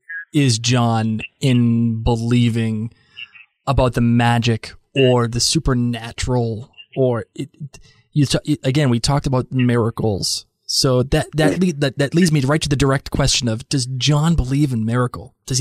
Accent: Boston, Massachusetts, United States; accent: Boston; if you can't tell from my accent, I'm from Boston. So I'm a Northerner, and trust me, I don't trust anybody.

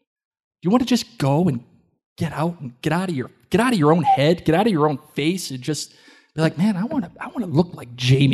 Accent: Boston, Massachusetts, United States; accent: Boston; every time I use my Boston accent, they're going to drink.

